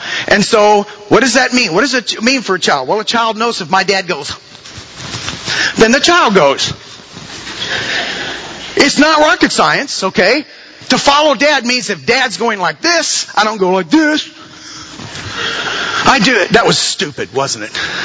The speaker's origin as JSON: {"language": "English", "region": "Missouri", "country": "United States", "said": "My father, I'm from Missouri, by the way. I'm from the Boot Hill area. Cape Girardeau, Jackson, everybody knew … you know."}